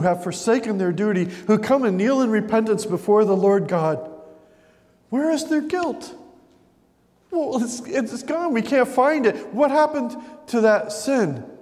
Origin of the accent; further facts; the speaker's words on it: New Jersey, United States; You know, maybe because I'm from New Jersey, I know a little bit about sarcasm.